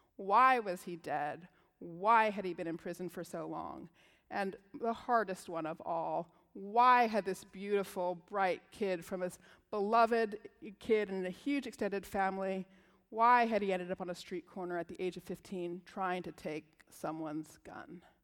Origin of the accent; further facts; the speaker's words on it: California, United States; And her three kids and my brother and I, we grew up together in Southern California.